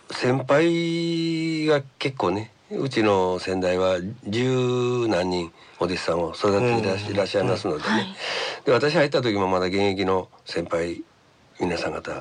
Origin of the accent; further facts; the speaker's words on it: Kobe, Hyogo, Japan; もう神戸の出身でございます。